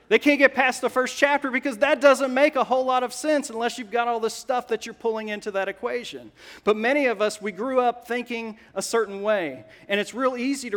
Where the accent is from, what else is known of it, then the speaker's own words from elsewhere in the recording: United States; as does the fact that I'm an American, as does the fact I'm a Gen Xer, that I'm a male